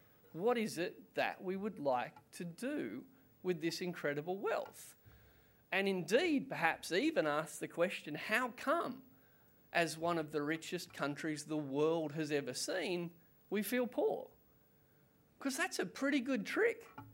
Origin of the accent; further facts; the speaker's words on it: Canberra, Australian Capital Territory, Australia; I'm also from Canberra, so sorry again.